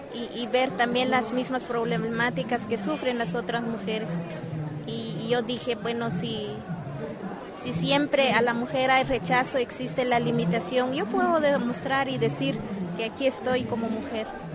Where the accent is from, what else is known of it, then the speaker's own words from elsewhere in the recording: Guatemala; Sí, soy de Guatemala.